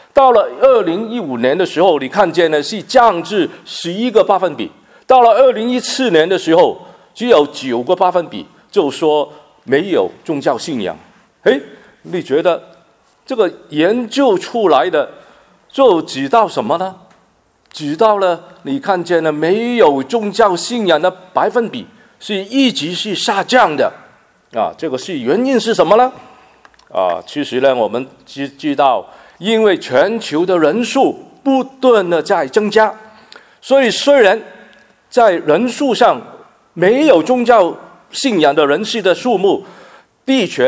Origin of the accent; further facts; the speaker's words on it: Hong Kong; moved away; 每一次呢回香港啊旅游的时候呢，我差不多我都必定呢要去中国看一看啊，我们说是寻根啊，因为我呢在香港长大啊